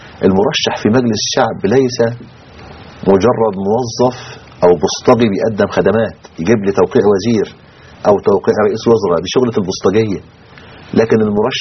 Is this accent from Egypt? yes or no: yes; Egypt